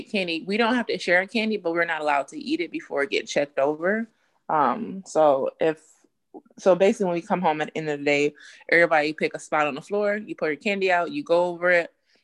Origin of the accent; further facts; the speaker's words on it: Muskegon, Michigan, United States; now in Grand Rapids, United States; I am a resident of Grand Rapids, and I'm originally from Muskegon, but I've been in Grand Rapids for a good chunk of time now.